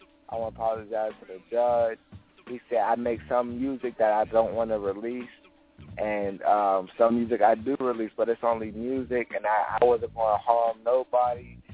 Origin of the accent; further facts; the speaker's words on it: Pittsburgh, Pennsylvania, United States; I'm from Garfield, but I hang out in Garfield, East Liberty, Larmer, Lincoln, Homewood, East Hills, and Wilkinsburg. That's like the whole East side.